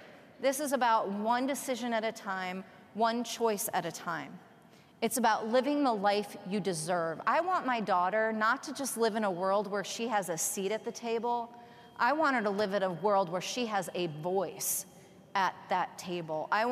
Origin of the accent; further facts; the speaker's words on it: Texas, United States; I'm from Texas, so all you have to say is bless her heart.